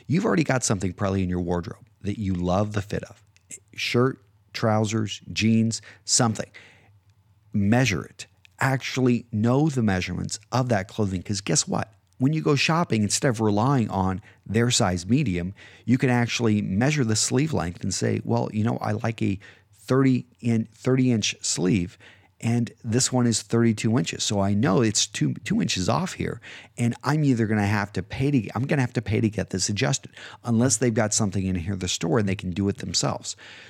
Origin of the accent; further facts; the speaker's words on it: United States; I'm an American. I'm very proud of our country